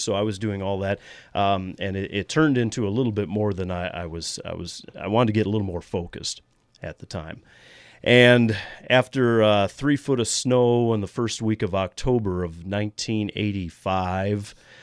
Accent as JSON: {"language": "English", "town": "Black River Falls", "region": "Wisconsin", "country": "United States", "tie": "born or raised there", "said": "My sister got her degree in radio, and she was working at a radio station near my hometown in Wisconsin. This was in Black River Falls, Wisconsin"}